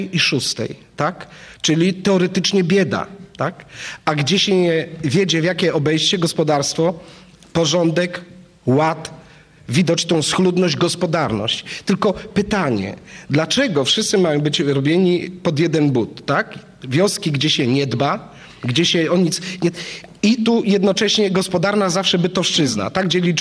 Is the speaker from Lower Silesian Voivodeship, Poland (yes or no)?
no; Słupsk, Pomeranian Voivodeship, Poland; ja jestem co prawda ze Słupska, ale wielu ludzi w Bytowie mnie zna, ja tu bardzo często jestem